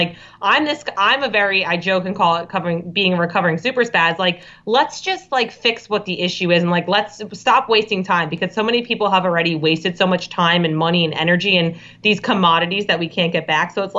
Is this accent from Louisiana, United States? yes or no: no; Toms River, New Jersey, United States; I am originally a Jersey girl, so I come from New Jersey. But yeah, I actually originally went to school to be a Spanish teacher, and I thought I was going to just, you know, live in Toms River, New Jersey for the rest of my life